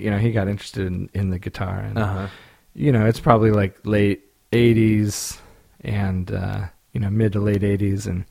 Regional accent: Tulsa, Oklahoma, United States; it's a big city for Oklahoma, probably like the second most populous city, Tulsa.

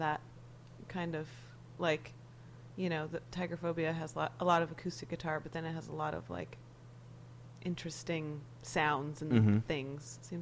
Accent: Portland, United States; I'm from Portland.

